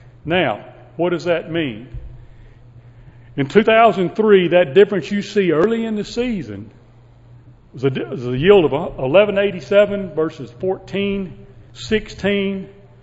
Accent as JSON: {"language": "English", "region": "Midwest", "country": "United States", "said": "since I came from the Midwest, trained from the University of Illinois, I saw corn grow"}